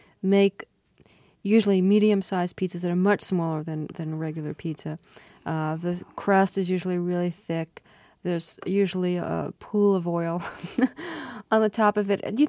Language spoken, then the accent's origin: English; Brooklyn, New York, United States; I grew up in Brooklyn, and within a 5-block radius, there were 3 really terrific pizza places for takeout.